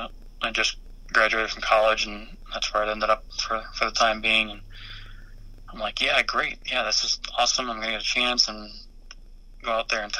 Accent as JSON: {"language": "English", "region": "New England", "country": "United States", "tie": "born or raised there", "said": "You know, I grew up in New England."}